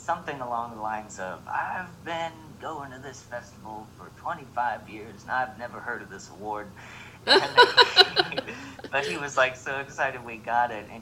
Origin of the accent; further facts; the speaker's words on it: Brownsburg, Indiana, United States; Cool. Yeah, so I grew up in Brownsburg, Indiana, which is actually where I live now.